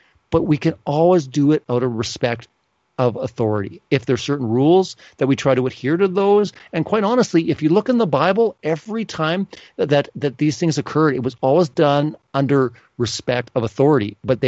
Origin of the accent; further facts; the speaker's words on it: Canada; I mean, we're from Canada. We're like visiting.